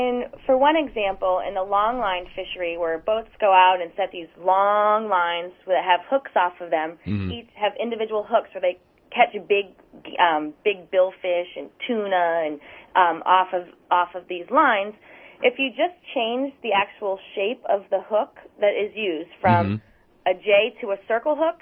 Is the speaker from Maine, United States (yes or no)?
yes; Maine, United States; I'm absolutely for eating seafood. I grew up in Maine and I love it.